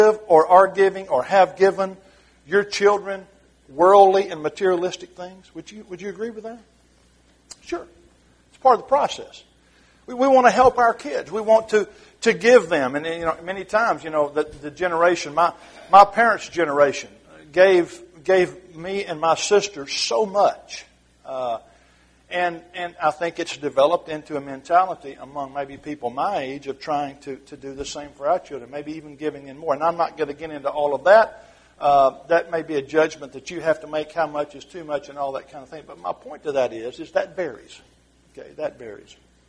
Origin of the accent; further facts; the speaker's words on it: Ball Knob, Arkansas, United States; You know, I'm from Ball Knob, Arkansas.